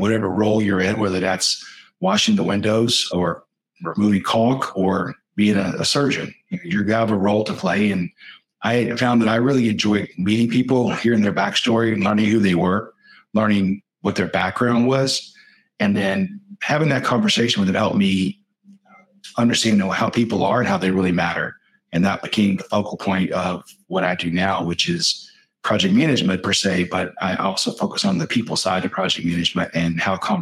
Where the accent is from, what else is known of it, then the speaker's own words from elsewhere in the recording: Orangeburg, South Carolina, United States; So I was born and raised in Orangeburg, and which is a small town between Columbia and Charleston.